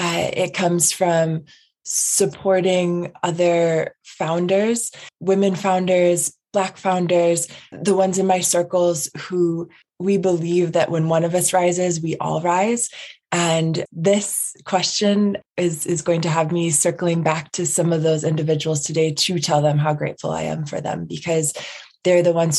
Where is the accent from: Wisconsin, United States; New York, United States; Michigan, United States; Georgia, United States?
New York, United States; Rochester; I was born and raised here in Monroe County. And I boomeranged back after graduate school.